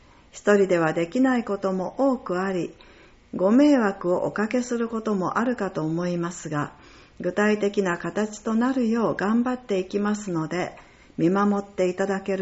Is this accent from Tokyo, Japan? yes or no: yes; Tokyo, Japan; now in Higashimiyoshi, Japan; 東京からやってきた僕、当時いわゆる標準語を喋っていました。